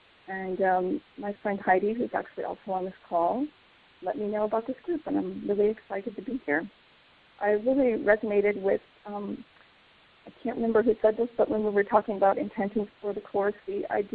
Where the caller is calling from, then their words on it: Eureka Springs, Arkansas, United States; I am calling in from Eureka Springs, Arkansas, in the U.S.